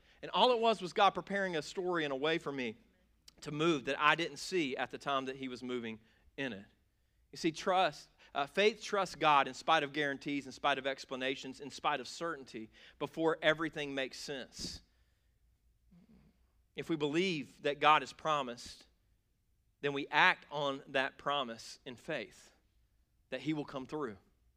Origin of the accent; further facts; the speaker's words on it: Greenville, South Carolina, United States; I grew up in South Greenville. I had parents that loved each other.